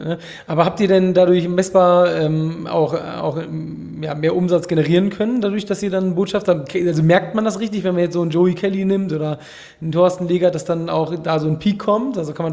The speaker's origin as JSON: {"language": "German", "region": "Hamburg", "country": "Germany", "said": "ich komme ja hier aus Hamburg"}